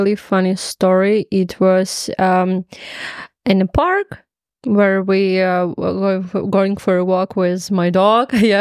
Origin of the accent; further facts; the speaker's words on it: Ukraine; English is a second language; And I'm like, yeah, I'm from Ukraine.